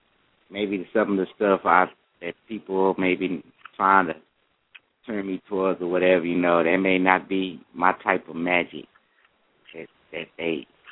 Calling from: Fort Worth, Texas, United States; Hello, how y'all doing? … I'm calling from Fort Worth, Texas.

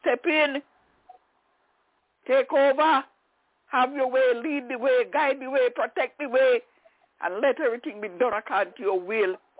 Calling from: Albany, New York, United States; I'm calling from Albany in New York.

